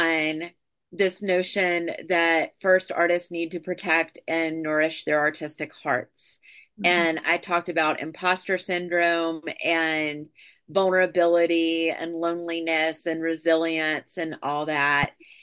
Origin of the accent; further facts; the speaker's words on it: North Carolina, United States; but I'm from North Carolina, so they're basically paying for me to go home and see my dad.